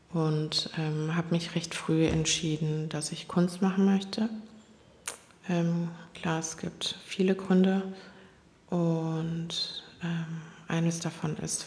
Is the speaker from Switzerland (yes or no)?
no; South Korea; in Korea, in meinem Heimatland.